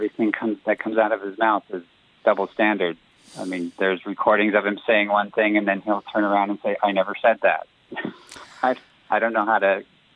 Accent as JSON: {"language": "English", "region": "California", "country": "United States", "said": "Same as the other young lady, California, Southern California, actually, for us."}